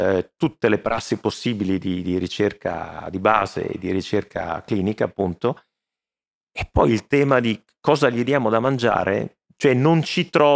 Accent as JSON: {"language": "Italian", "region": "Veneto", "country": "Italy", "said": "intanto sono veneto, è una famiglia di produttori di vino da un sacco di anni"}